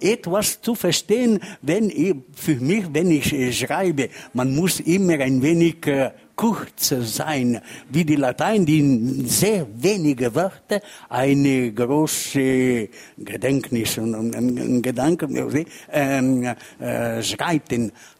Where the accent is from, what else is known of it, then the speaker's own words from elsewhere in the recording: Ticino, Switzerland; accent: Ticinese dialect; first language Ticinese Lombard dialect; German is a second language; Meine Muttersprache war ein Tessiner Dialekt, ein lombardisches Dialekt